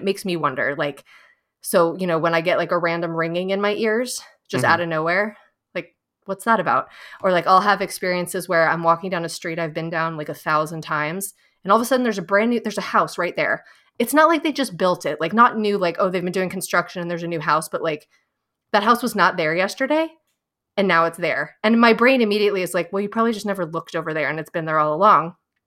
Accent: Santa Fe, New Mexico, United States; I grew up in Santa Fe and my parents were kind of very cued into that sort of spiritual community.

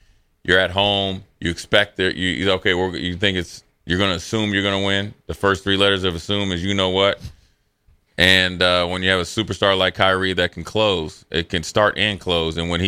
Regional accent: Minneapolis, Minnesota, United States; Obviously, I'm from Minneapolis and kind of keep an eye out.

